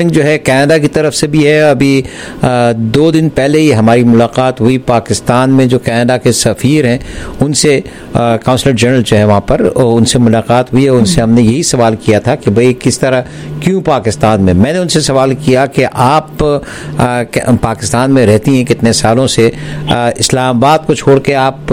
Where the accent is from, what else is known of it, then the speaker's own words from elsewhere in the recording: Canada; क्योंकि हम कैनेडियन हैं और कनाडा में रहते हैं